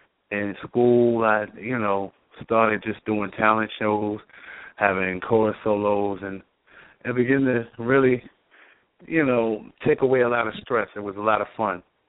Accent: Richmond, Virginia, United States; also born or lived in Washington, D.C.; I'm from Richmond, Virginia. I grew up in Richmond, Virginia. I lived in Washington, D.C.

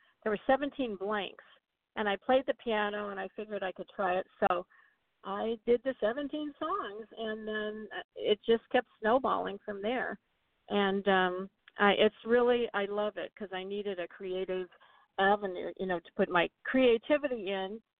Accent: Omaha, Nebraska, United States; Well, I'm from Omaha, Nebraska.

